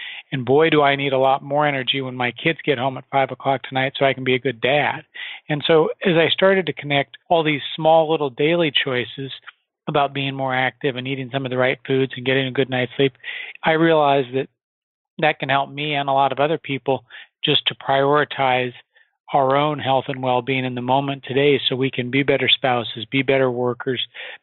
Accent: Nebraska, United States; now 43 years old for context, and when I was 16 years old, kind of growing up, normal childhood, I grew up in Nebraska in the middle of the country

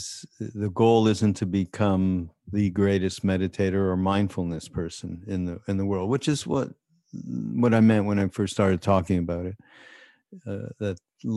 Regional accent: Montreal, Quebec, Canada; I'm going to blame this all on my Jewish heritage, okay? And coming from also, I come from Montreal, So being Canadian

